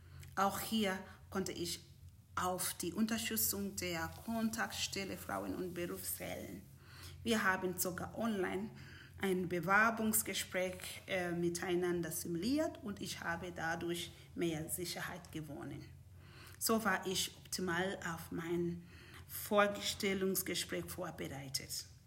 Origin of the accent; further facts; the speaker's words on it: Uganda; now in Heidenheim, Germany; Ich bin 36 Jahre alt, verheiratet und Mutter von 4 wunderbaren Kindern. Ursprünglich komme ich aus Uganda.